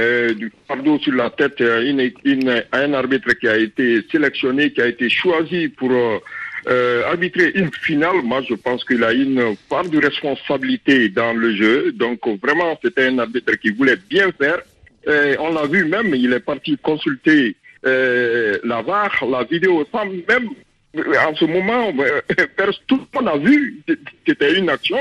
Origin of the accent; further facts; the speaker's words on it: Guinea; Moi, je suis de la Guinée, malgré que c'est l'Algérie qui a éliminé mon pays natal